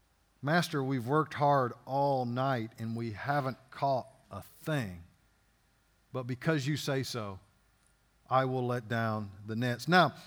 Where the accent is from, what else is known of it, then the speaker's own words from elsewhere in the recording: Louisiana, United States; I'm originally from Louisiana. I'm a lifelong LSU Tiger fan.